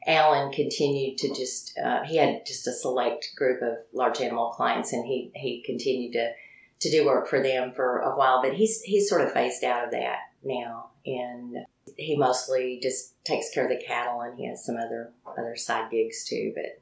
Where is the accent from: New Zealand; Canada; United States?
United States; Berryville, Arkansas; we wound up in my hometown of Berryville, Arkansas, and we started a practice there in 1982.